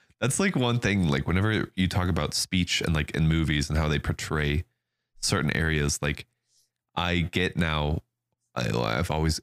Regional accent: Germany; accent: German; English is a second language; Because when I speak English, you don't hear my German accent.

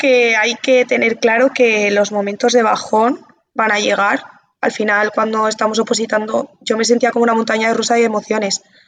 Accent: Valencia, Valencian Community, Spain; mi pareja es de Zaragoza y yo soy de Valencia.

